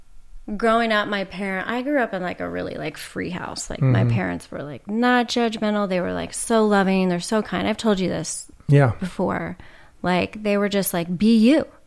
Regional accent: California, United States; I grew up in Orange County, so there's like a whole culture there, like identical homes, ding ding ding.

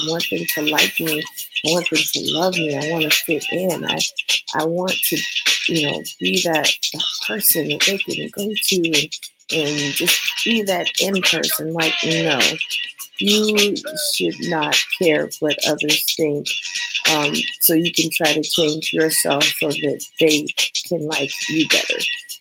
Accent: West Coast, United States; I am from the West Coast, so it's like snow.

